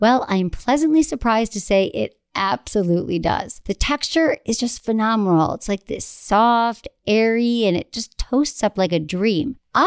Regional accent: Midwest, United States; I'm from the Midwest, like air. I say long A's.

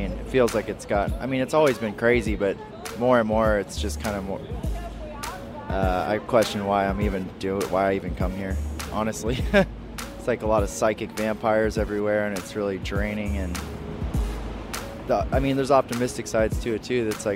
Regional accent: Sacramento, California, United States; I'm in a band called … I'm from Sacramento, California.

